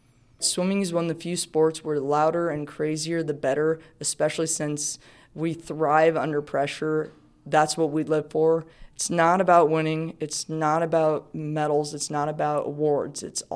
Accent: Redmond, Washington, United States; now in Bothell, United States; I'm originally from Redmond, Washington, but currently living in Bothell, Washington.

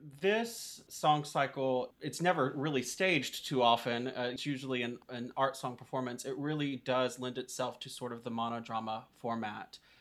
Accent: Asheville, North Carolina, United States; now in Knoxville, United States; I am originally from Asheville, North Carolina.

